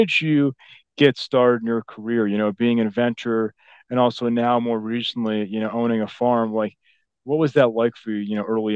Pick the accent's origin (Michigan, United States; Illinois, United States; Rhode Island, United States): Illinois, United States; Chicago; I'm from Chicago.